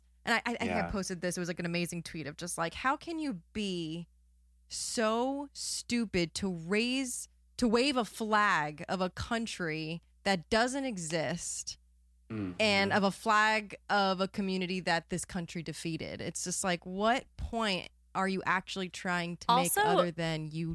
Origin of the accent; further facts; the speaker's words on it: New Jersey, United States; I was raised in Jersey and I don't remember being taught Juneteenth.